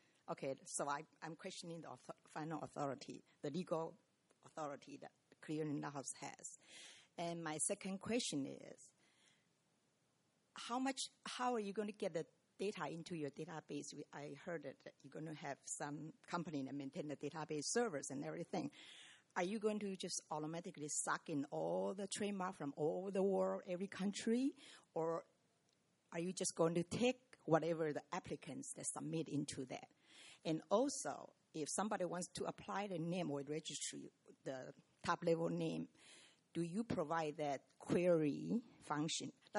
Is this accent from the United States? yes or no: yes; United States; I'm a registrar from the United States.